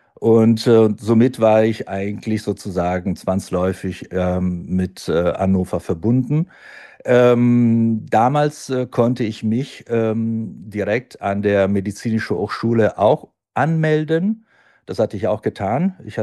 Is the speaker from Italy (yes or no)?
yes; Milan, Lombardy, Italy; German is a second language; genau, in Mailand geboren worden und ja, also die meisten Zeit habe ich in meiner Jugend in Mailand verbracht.